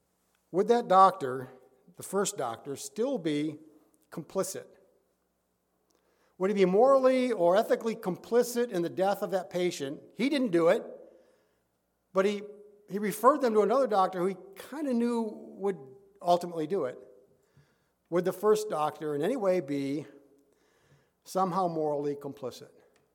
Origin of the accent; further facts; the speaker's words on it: Detroit, Michigan, United States; You know, growing up in Detroit, it was a big thing daily in the news for some time before it even hit national attention.